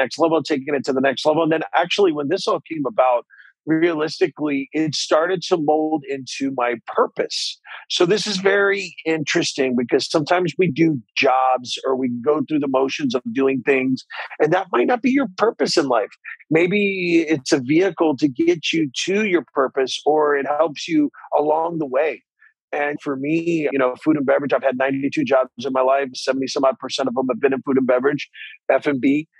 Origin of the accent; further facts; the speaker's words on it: Chicago, Illinois, United States; I didn't want to do it in Chicago, my hometown, where I have all the resources and everything.